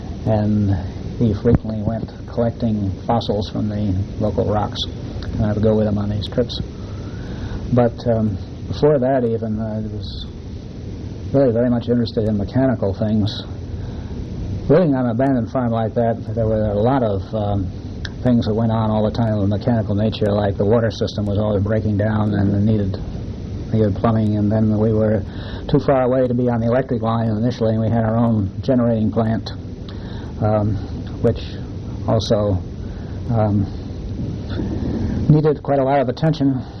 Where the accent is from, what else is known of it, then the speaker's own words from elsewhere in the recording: Woodstock, New York, United States; the main thing I remember from as a young boy is that I grew up more or less in the woods.